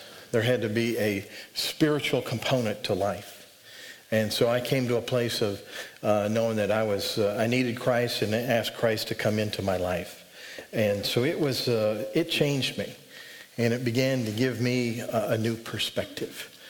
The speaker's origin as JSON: {"language": "English", "region": "Montana", "country": "United States", "tie": "born or raised there", "said": "I grew up in Montana. I went to school at Montana State University"}